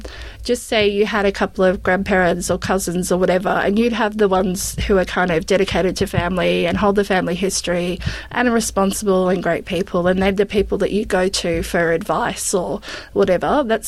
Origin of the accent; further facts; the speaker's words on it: Victoria, Australia; I grew up in around on Bunurong country, so around Port Phillip Bay for most of my life.